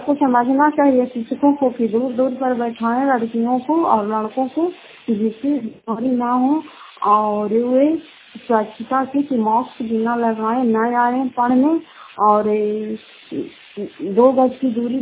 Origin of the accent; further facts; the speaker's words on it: Fatehpur, Bihar, India; घर फतेहपुर, पंचायत मकरौता, जिला नालंदा, प्रातःवा ब्लॉक की निवासी हूँ।